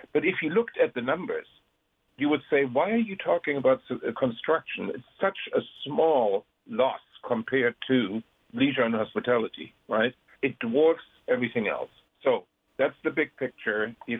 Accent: Frankfurt, Hesse, Germany; So in my hometown, Frankfurt, which holds 51,000 people in its stadium, they will be allowed to have a little bit less than half, 21,000.

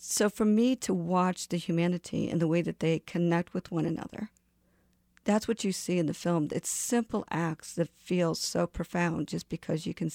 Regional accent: Ohio, United States; I was raised in Ohio in a small town, and even there we were given narratives about the Middle East.

